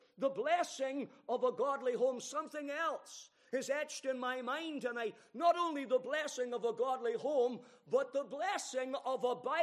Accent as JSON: {"language": "English", "town": "Banbridge", "region": "Northern Ireland", "country": "United Kingdom", "tie": "born there", "said": "I was born in Banbridge."}